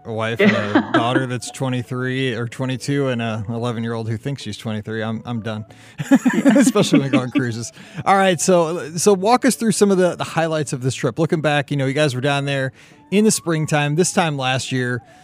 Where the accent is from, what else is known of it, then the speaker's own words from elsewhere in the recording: St. Louis, Missouri, United States; You know, I'm from St. Louis, Missouri, in the middle of the United States.